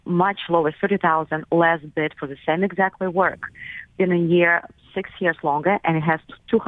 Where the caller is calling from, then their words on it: Florida, United States; I'm calling from Florida. We have a condo in Altamont Springs.